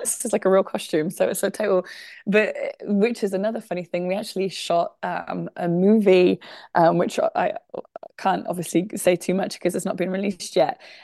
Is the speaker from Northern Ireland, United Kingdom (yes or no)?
no; Cheltenham, South West England, United Kingdom; So I grew up in Cheltenham, Gloucestershire, the southwest of England, in the Cotswold area.